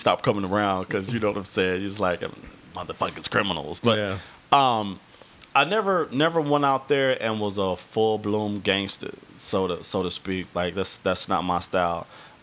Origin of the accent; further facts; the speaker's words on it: Compton, California, United States; Compton in South Central Los Angeles.